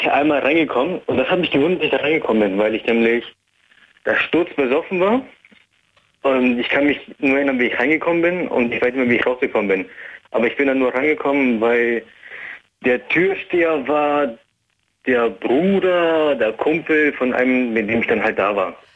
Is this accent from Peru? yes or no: yes; Peru; dass ich ein Peruaner bin, beziehungsweise man sieht halt, dass ich ein Ausländer bin